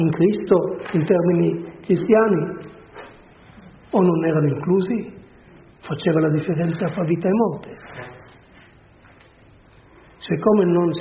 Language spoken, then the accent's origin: Italian; Florence, Tuscany, Italy; Io vengo da Firenze, voi sapete tutti che a Firenze c'è stato un giusto